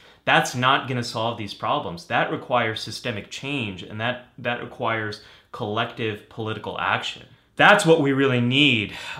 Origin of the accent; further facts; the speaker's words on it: California, United States; I grew up in Northern California. I never lived through anything like this before.